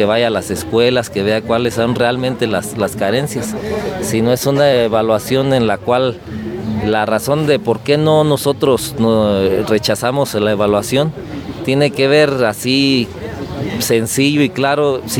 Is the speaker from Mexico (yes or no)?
yes; Mexico; Nosotros como mexicanos, desde nuestros antepasados